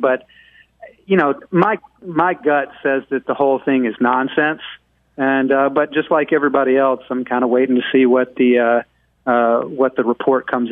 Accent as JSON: {"language": "English", "region": "Alabama", "country": "United States", "said": "I'm from Alabama, and I owned a news outlet in Alabama, covered Jeff Sessions for many years."}